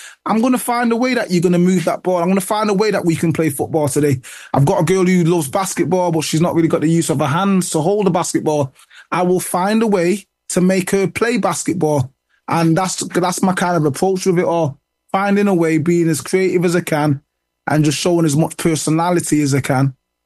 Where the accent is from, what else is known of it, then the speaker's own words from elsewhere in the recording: United Kingdom; I'm a British man, so obviously I know who these people are.